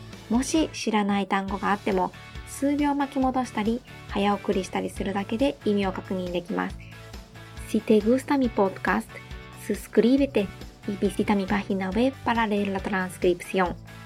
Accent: Japan; Spanish is a second language; Soy japonesa e intérprete de español.

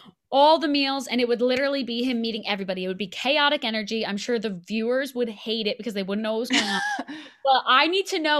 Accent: Cheshire, Connecticut, United States; I grew up in Cheshire, Connecticut.

